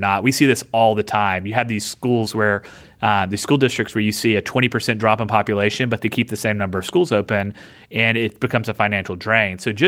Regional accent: the South, United States; So I'm from the South, so I live in Mississippi.

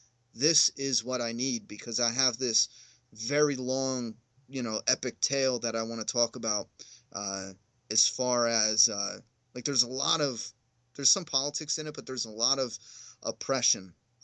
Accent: Pennsylvania, United States; Pennsylvania.

